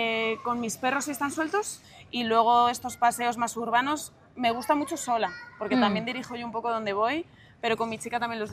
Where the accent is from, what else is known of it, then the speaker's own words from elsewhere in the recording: Segovia, Castile and León, Spain; now in Madrid, Spain; Sí, yo soy de Segovia